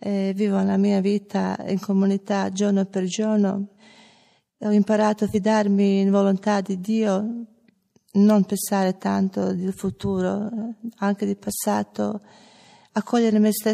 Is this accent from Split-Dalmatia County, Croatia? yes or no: no; Zagreb, City of Zagreb, Croatia; Italian is a second language; ho 44 anni, vengo dalla Zagabria, Croazia, sono madre, tre figli, sposa, tossicodipendente, alcolica.